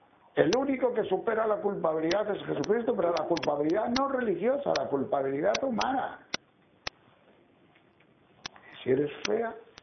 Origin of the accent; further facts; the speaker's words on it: Castile and León, Spain; en mis 60 y tantos años yo he visto que cambia tanto, porque yo cuando iba en mi pueblo de León, de niño, de jovencito